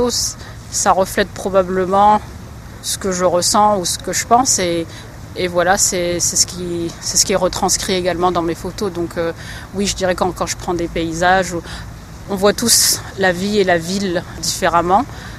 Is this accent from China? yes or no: no; Madagascar; also born or lived in France; now in Dakar, Senegal; Alors effectivement, j'ai grandi à Madagascar. J'ai fait mes études supérieures en France.